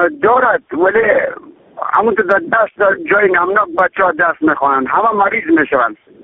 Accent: Bastok, Bamyan, Afghanistan; ما از ولایت بامیان ولسوالی برات گپ می دنیم. ما از قریه بستوک می باشیم.

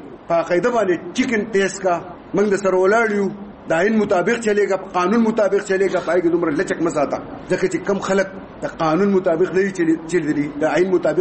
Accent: Swat, Khyber Pakhtunkhwa, Pakistan; مونږ چې څومره د سوات اوسیدونکو خلک یو

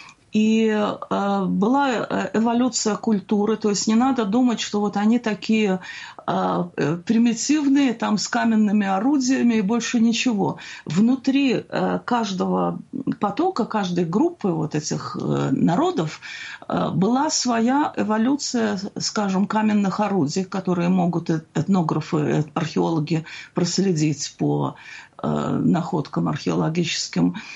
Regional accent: Minsk, Belarus; Я родилась и выросла в Минске. Это были 60-е годы. Белорусского языка практически не было.

